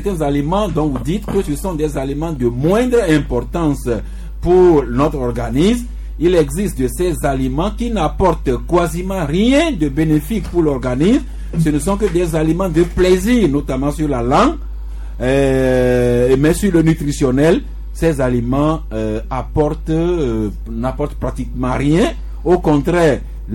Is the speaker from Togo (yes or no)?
yes; Lomé, Maritime, Togo; Moi, je suis d'un peu partout. Je suis de Lomé, je suis d'Adam.